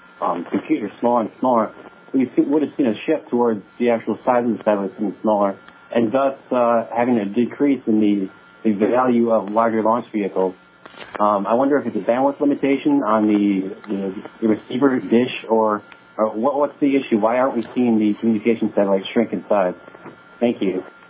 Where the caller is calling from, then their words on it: Michigan, United States; in Michigan.